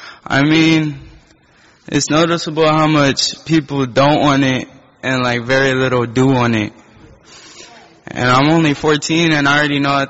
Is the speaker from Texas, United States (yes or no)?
yes; Corpus Christi, Texas, United States; I'm 14. I was raised in Corpus Christi, and Corpus is already bad enough with all these refineries and the dirty water that we have.